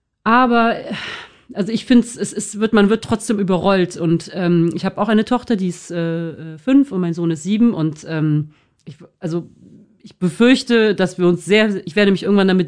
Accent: Bonn, North Rhine-Westphalia, Germany; wir kommen beide aus Bonn

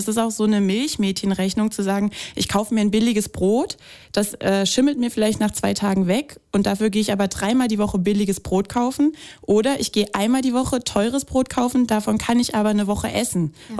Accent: Southern Germany, Germany; now in Berlin, Germany; wenn man in Berlin gute Seelen findet als Süddeutscher

